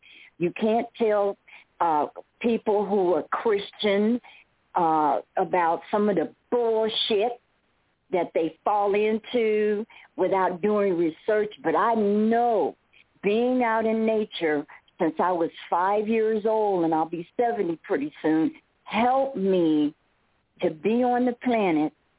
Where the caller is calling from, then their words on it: Tucson, Arizona, United States; I'm calling from Tucson, Arizona, and I'm in a facility, a rehab nursing home.